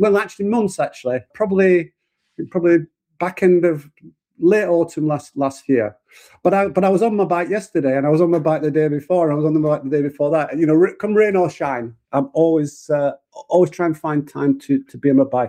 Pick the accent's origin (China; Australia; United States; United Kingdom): United Kingdom; Yorkshire and the Humber; I grew up in Yorkshire, although my dad was a Scouser. And my mom was from Sunderland.